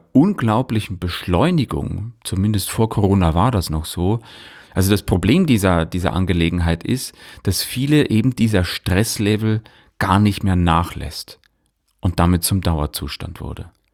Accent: Leuchtenberg, Bavaria, Germany; in meinem Heimatdorf, in Leuchtenberg, so heißt

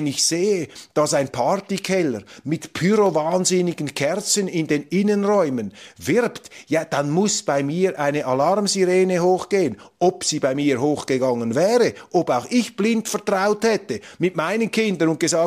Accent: Switzerland; als Schweizer ist mir diese Grossmachtpolitik unheimlich

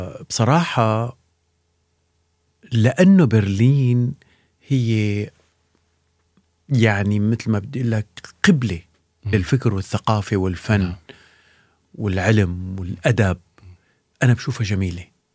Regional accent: Damascus, Damascus Governorate, Syria; born there; ولدت أنا بدمشق بحي سوق ساروجة، والدي مدرس لغة عربية، أمي سيدة منزل، عائلة والدي يعني من الريف، عائلة أمي تسكن بالمدينة.

